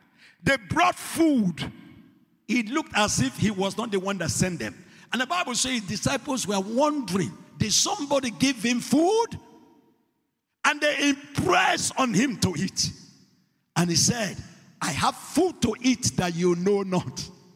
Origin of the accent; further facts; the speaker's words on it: Nigeria; I'm a Nigerian